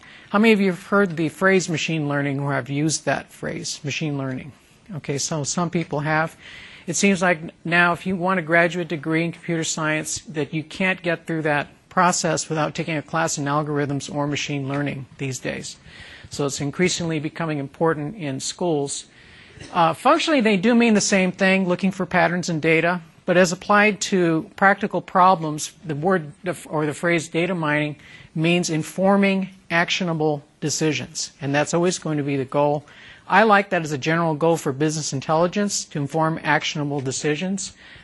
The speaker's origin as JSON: {"language": "English", "town": "Atlanta", "region": "Georgia", "country": "United States", "said": "I'm from Atlanta, Georgia, and this is my first time in Amsterdam."}